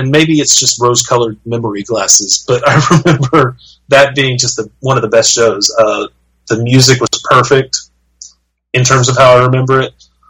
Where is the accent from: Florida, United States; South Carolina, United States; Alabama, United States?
Alabama, United States; Huntsville; I'm from Huntsville, Alabama, where they used to have an annual music festival called the Big Spring Jam.